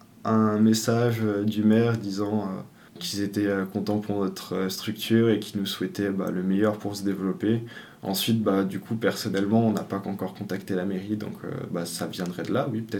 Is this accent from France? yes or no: yes; Pau, Nouvelle-Aquitaine, France; moi personnellement, là, je viens de Pau.